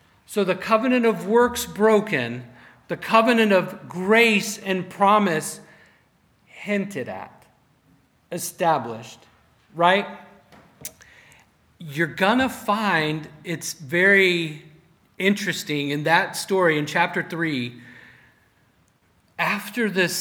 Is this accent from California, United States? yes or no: no; Texas, United States; But when I was growing up in South Texas, we had fig trees.